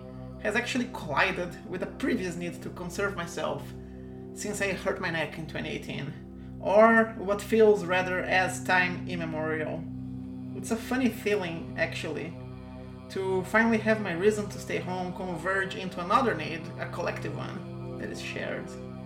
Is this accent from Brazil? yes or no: yes; Brazil; from Brazil.